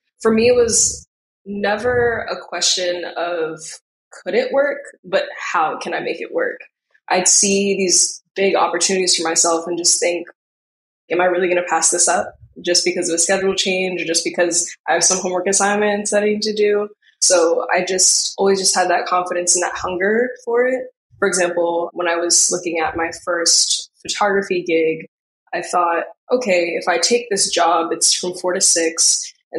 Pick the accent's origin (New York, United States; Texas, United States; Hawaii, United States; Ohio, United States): New York, United States; New York City; When I was younger, I don't think I truly understood how big the city was. But as I grew in high school, I think I came to understand the mentality.